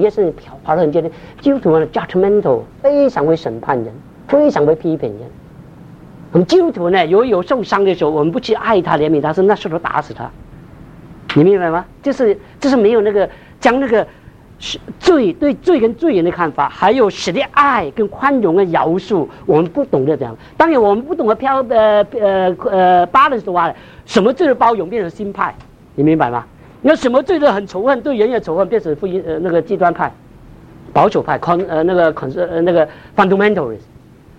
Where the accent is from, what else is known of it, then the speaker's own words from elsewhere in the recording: China; born there; 我在中国大陆出生，我在中国受过教育